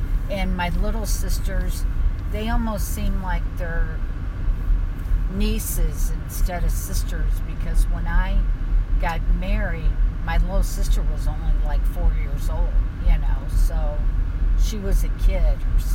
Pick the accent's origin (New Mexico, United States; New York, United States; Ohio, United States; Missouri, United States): Missouri, United States; St. Louis; I was born in South St. Louis. I lived in Lima until I was 7 or 8 years old. And then we moved to Velda Village, which is in North County.